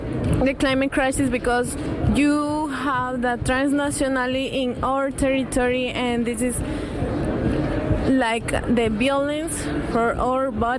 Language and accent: English; Otavalo, Imbabura, Ecuador; I'm from Ecuador. I am an indigenous woman from the community Quichua Otavalo.